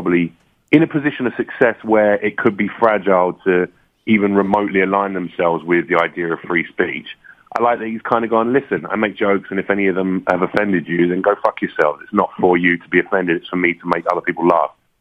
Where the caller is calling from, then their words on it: Los Angeles, California, United States; From Los Angeles, where I live.